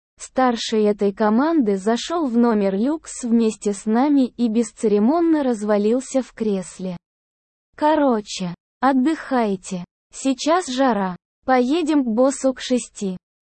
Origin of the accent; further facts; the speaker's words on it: Moscow, Russia; И я, как москвич, получил распределение в один из престижных столичных научно-исследовательских институтов.